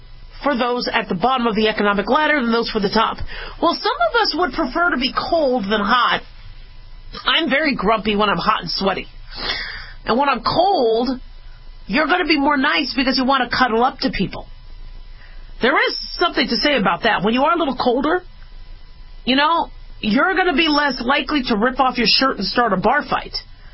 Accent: Phoenix, Arizona, United States; also born or lived in Los Angeles / Las Vegas; I've lived in the desert for most of my life. I was born in L.A., but I grew up in Phoenix and Las Vegas.

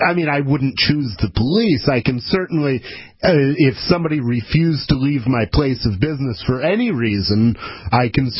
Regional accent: Ann Arbor, Michigan, United States; I grew up in Ann Arbor.

